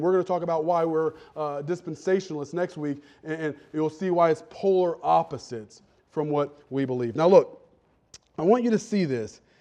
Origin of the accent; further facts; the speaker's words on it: Ohio, United States; I preach like I'm from Southwest Ohio because I'm from Southwest Ohio